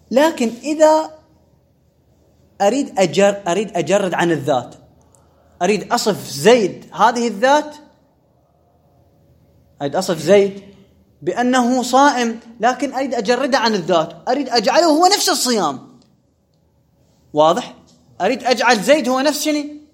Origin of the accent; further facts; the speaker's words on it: Basra, Basra Governorate, Iraq; مو لي أنا من البصرة، لا لا بس هو واقعا هو الصحيح